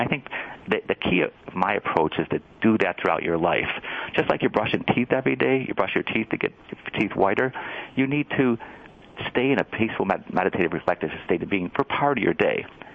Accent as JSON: {"language": "English", "region": "Illinois", "country": "United States", "tie": "born or raised there", "said": "I was actually the number one ranked boxer and wrestler growing up in Illinois."}